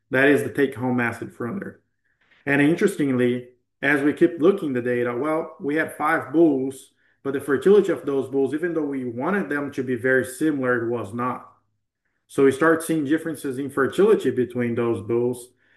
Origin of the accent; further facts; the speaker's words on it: Brazil; now in United States; well, I'm from Brazil. I came to Idaho. It's a little cold for me.